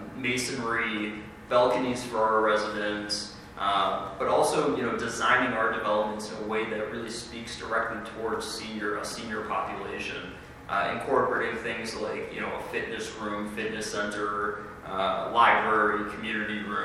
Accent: Chicago, Illinois, United States; I'm personally from the Chicago area, so I do understand the nature of the different communities throughout the area fairly well.

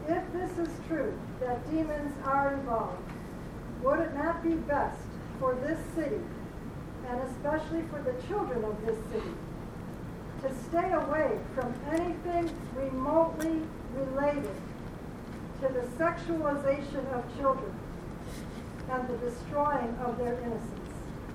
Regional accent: Plano, Texas, United States; I'm from Plano.

